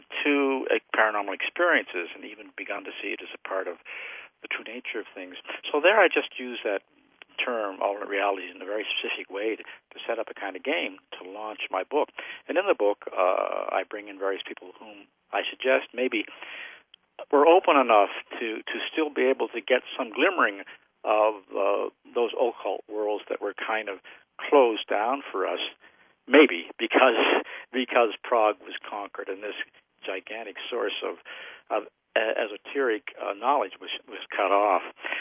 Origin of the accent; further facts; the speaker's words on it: Canada; also born or lived in Paris, France; I'm Canadian, and I had studied in Paris.